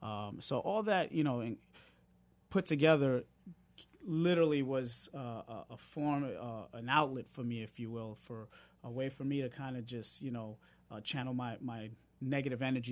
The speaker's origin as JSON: {"language": "English", "town": "New York City", "region": "New York", "country": "United States", "tie": "born or raised there", "said": "Beat Street came out, and that really kind of blew up hip-hop culture, if you will, into mainstream America."}